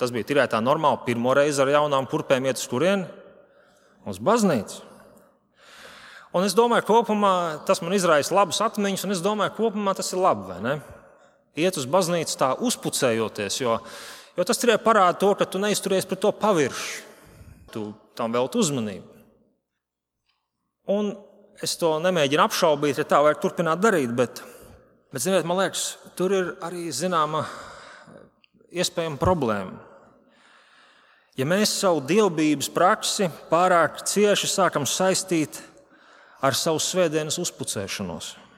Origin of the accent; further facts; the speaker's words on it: Ventspils, Courland, Latvia; Kad es augu Ventspilī, tad es jau no, kā saka, bērnu kājas katru svētdienu, un ne tikai gāju līdz vecākiem uz baznīcu.